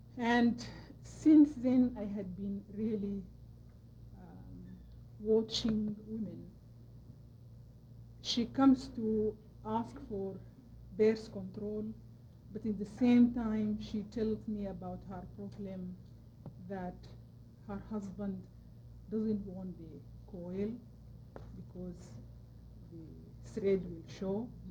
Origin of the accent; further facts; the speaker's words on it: Sudan; And here I am from Sudan, Africa.